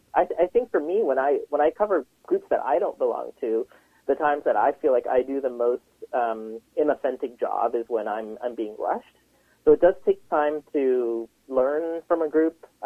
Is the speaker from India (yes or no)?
no; Vancouver, British Columbia, Canada; growing up in Vancouver, I was just really happy whenever there was a person of color who was in the news.